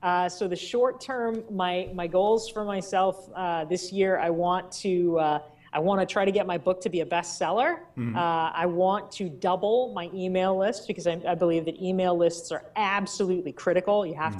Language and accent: English; United States; because A, I'm an American and we don't really care about privacy.